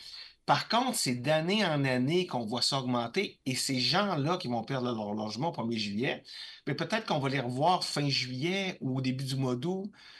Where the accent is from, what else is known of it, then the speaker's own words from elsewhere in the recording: Baie-Saint-Paul, Quebec, Canada; Puis même, moi, je suis originaire de Baie-Saint-Paul. Alors, à Baie-Saint-Paul, t'sais, dans Charlevoix